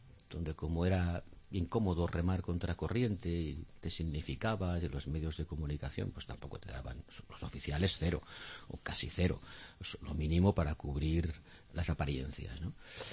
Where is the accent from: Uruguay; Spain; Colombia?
Spain; Pyrenees; O sea, yo soy del Pirineo.